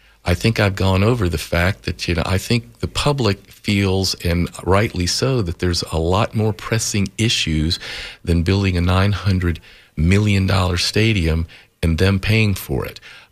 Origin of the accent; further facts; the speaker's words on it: Tampa, Florida, United States; as a young person growing up in Tampa from, I believe, 1954